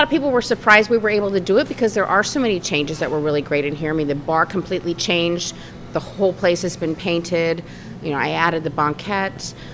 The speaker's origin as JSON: {"language": "English", "region": "Virginia", "country": "United States", "tie": "born or raised there", "lives_now": "Fredericksburg, United States", "said": "And I'm a Virginian. I'm born and raised in Fauquier County. And I came to Fredericksburg because of the Kenmore Inn."}